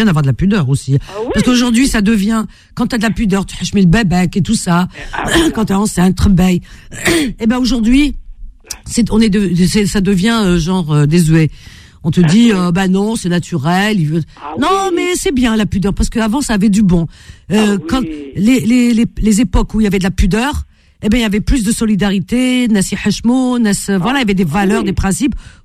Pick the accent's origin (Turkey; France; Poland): France; Et pourtant, on a été élevé en France. On est né en France. On a grandi en France.